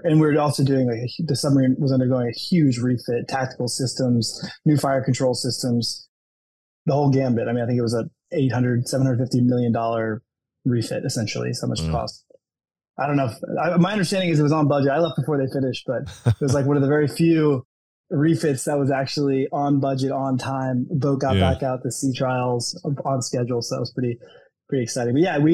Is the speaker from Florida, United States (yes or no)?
no; Houston, Texas, United States; I'm from Houston, Texas, and my family needed to move back for various family reasons.